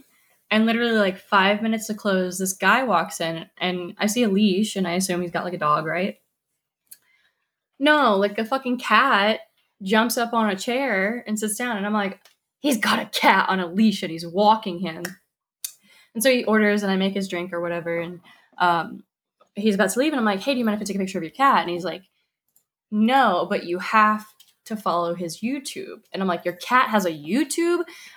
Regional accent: Las Vegas, Nevada, United States; Like, we're from Vegas, you know?

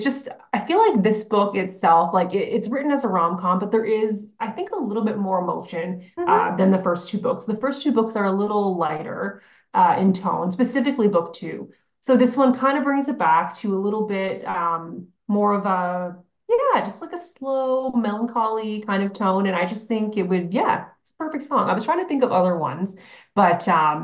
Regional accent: Ontario, Canada; So I am actually from Ontario, which is for those who know Canadian geography, it's like central-ish, central east in Canada. No ocean. It's not super scenic aside from lakes. We have nice lakes, but just a lot of rock.

